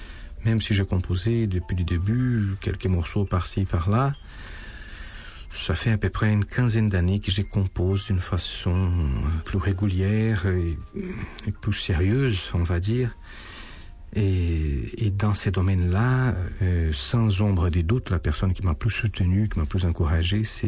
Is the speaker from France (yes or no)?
no; Brazil; moved away as an adult; je suis né au Brésil, j'ai passé la moitié de ma vie là-bas